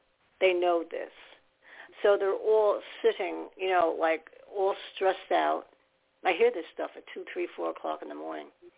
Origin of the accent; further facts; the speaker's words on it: New York, United States; born there; I love New York City. I was born in New York.